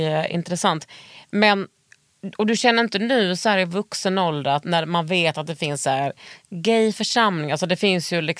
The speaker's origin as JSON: {"language": "Swedish", "region": "Skåne", "country": "Sweden", "said": "skåning. Är jag, förlåt."}